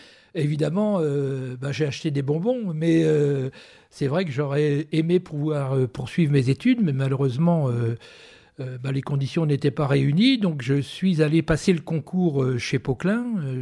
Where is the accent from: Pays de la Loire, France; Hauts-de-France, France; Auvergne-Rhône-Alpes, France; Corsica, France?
Hauts-de-France, France; Montagny-Sainte-Félicité; Exactement, je suis né à Montagny-Sainte-Félicité.